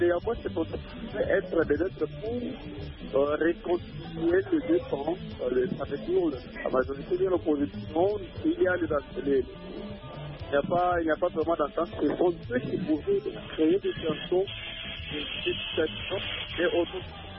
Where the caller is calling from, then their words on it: Kananga, Kasaï-Central, DR Congo; Je suis chez nous à Kananga, je suis chez nous à Kananga